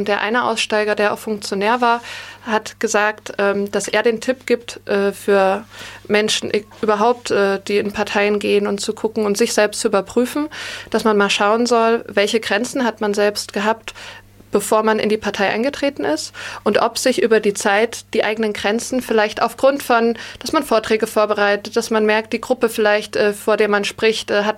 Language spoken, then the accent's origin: German; Thuringia, Germany; Also Thüringen ist meine Heimat. Aus Südthüringen komme ich. Liebe meine Heimat.